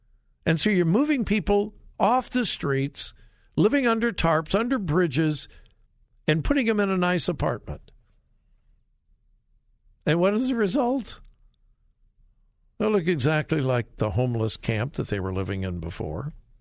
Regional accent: Los Angeles, California, United States; I didn't grow up within the city limits of L.A., but I lived in the L.A. area, what's called the Los Angeles Basin. I was born and raised there, and I consider L.A. my home.

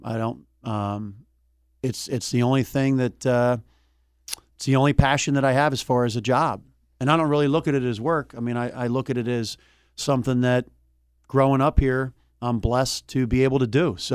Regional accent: Philadelphia, Pennsylvania, United States; I grew up in Philadelphia. I went down the shore and I'm passionate about Philly sports

